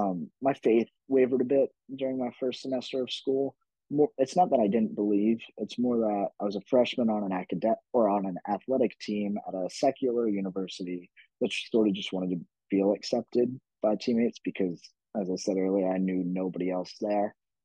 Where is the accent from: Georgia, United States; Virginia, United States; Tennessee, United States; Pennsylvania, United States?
Pennsylvania, United States; Mechanicsburg; I grew up in Mechanicsburg, went to Mechanicsburg High School.